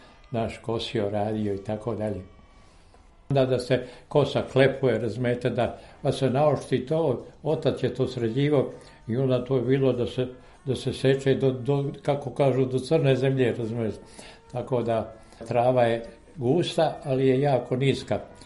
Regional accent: Vrbovo, Zlatibor District, Serbia; 1929. 29. godine u selu Vrbovu, Skupština opštine Prijepolje. U Vrbovu sam odrastao kao dete i u Vrbovu sam završio osnovnu školu.

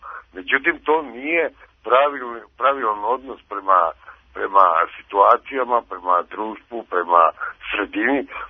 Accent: Stara Pazova, Vojvodina, Serbia; Ja sam ovdje iz Stara Pazova.

